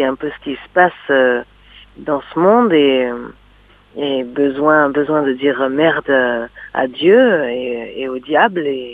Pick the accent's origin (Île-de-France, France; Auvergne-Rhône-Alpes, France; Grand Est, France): Auvergne-Rhône-Alpes, France; born there; Et je suis née en Ardèche, proche de la nature, où j'aimais imiter les coassements et les croassements des animaux.